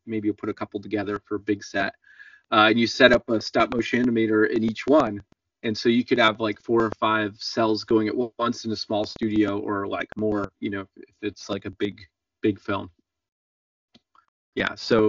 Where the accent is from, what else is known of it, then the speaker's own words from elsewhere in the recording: Connecticut, United States; now in San Francisco, United States; So originally I'm from Connecticut, which is on the East Coast of the US. But then I went all the way across the country to San Francisco, which is where I'm based now.